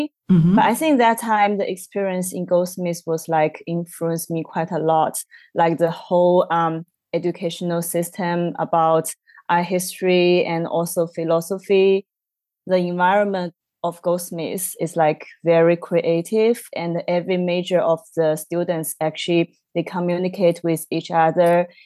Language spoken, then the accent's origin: English; Chengdu, Sichuan, China; English is a second language; moved away as an adult; I I studied in Chengdu, my hometown, in the university for my bachelor degree that was majored in graphic design. And later I wanted to go to UK to study